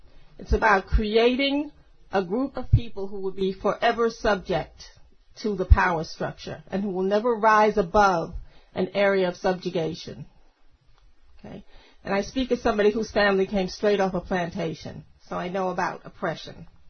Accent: New York City, New York, United States; I'm 56 years old. I grew up in New York City. This is not the New York City of my youth.

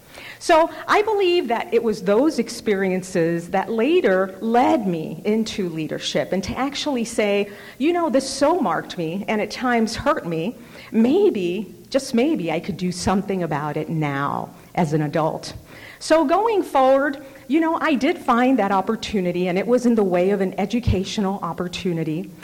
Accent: Hialeah, Florida, United States; English is a second language; growing up in the sort of communities I grew up in Hialeah, Florida, I was disinterested and uninspired in my schools

